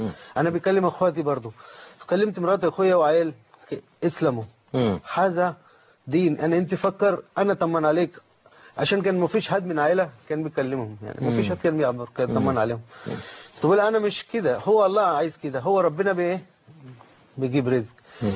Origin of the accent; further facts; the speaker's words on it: India; Arabic is a second language; now in Egypt; أنا من هند, لكن أنا لا بحب هند أكتر من مصر